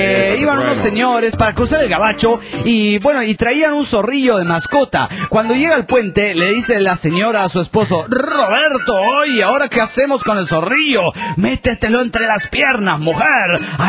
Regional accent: Monterrey, Nuevo León, Mexico; de Monterrey

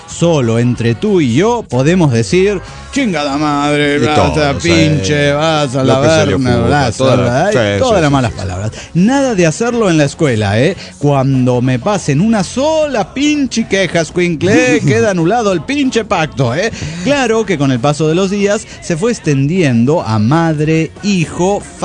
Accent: Guadalajara, Jalisco, Mexico; Soy la morra tapatío de Guadalajara, Jalisco, México.

